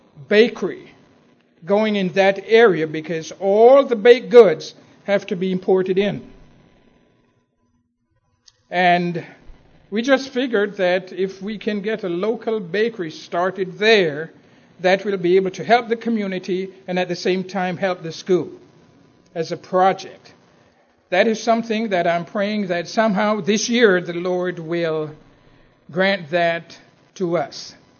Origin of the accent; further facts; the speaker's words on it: Jamaica; And so I grew up in Jamaica and was actively involved in the church.